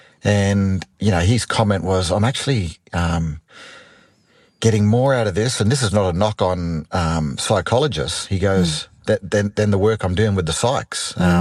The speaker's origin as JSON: {"language": "English", "town": "Darwin", "region": "Northern Territory", "country": "Australia", "also_born_or_lived": "Sydney", "moved": "yes", "said": "But it was tough because I'm from Darwin, like you said."}